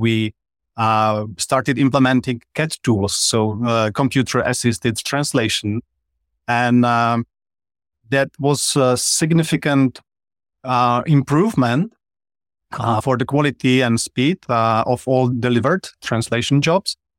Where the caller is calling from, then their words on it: Czechia; Right now, I'm connected from the Czech Republic.